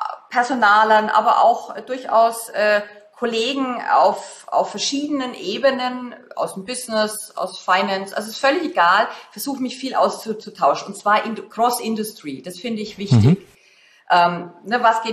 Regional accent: Germany; da tun wir uns als Deutsche übrigens auch schwer, dass wir so ein bisschen Gesicht verlieren

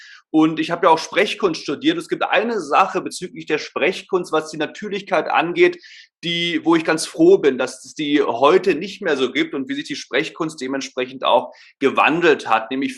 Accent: Berlin, Germany; now in Stuttgart, Germany; Geboren, aufgewachsen bin ich ursprünglich in Berlin. Leben tue ich jetzt, wie gesagt, in Stuttgart.

